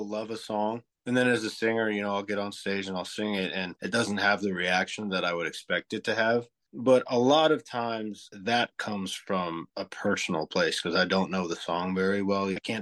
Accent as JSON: {"language": "English", "town": "Sisters", "region": "Oregon", "country": "United States", "tie": "born or raised there", "lives_now": "Nashville, United States", "said": "my biggest challenge is where I grew up in Oregon and Sisters. Well, when I lived there's like 1,200 people. My back door backed up to, I think it was like 150 miles worth of wilderness. So I literally grew up in the woods."}